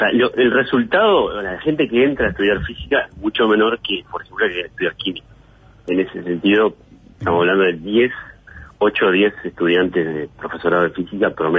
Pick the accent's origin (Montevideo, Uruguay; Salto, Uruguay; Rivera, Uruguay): Salto, Uruguay; Sí, soy salteño, nací acá.